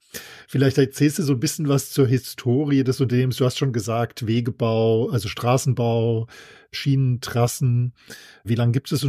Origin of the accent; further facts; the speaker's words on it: Hesse, Germany; Wir kommen jetzt beide hier aus dem Rhein-Main-Gebiet